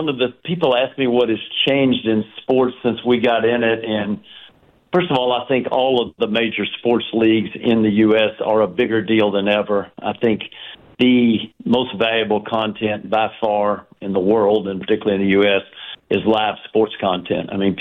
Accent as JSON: {"language": "English", "town": "Knoxville", "region": "Tennessee", "country": "United States", "tie": "born or raised there", "said": "but we grew up in Knoxville, and everybody's how they feel about life rises and falls with how the Tennessee Vols do."}